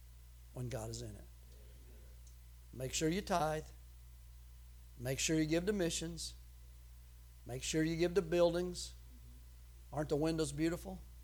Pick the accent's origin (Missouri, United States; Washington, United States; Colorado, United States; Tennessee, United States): Tennessee, United States; No, I'm just from Tennessee.